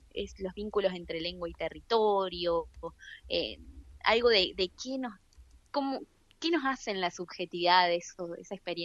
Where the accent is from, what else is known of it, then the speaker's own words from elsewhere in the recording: Merlo, San Luis, Argentina; also born or lived in Rosario; now in Río Cuarto, Argentina; yo, si bien ahora vivo en Río Cuarto y nací en Rosario, me crié en Merlo San Luis, en las sierras de los Comechingones. Mis papás vivían allá.